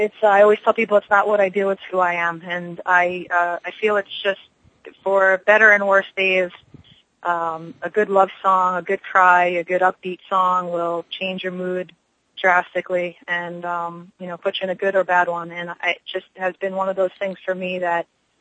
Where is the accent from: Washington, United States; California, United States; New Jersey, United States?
New Jersey, United States; Life in Jersey was great for me. I was a typical young tomboy, I should say.